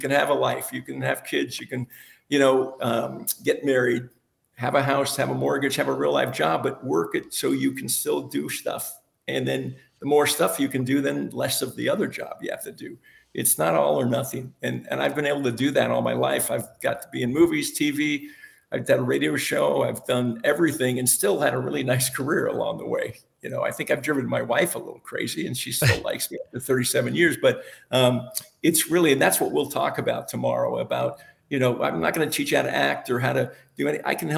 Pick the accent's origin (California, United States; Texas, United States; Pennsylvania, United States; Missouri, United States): California, United States; Woodland Hills; I grew up in the San Fernando Valley, Woodland Hills, in the '60s, and you know, the television movie business was just kind of like what people did.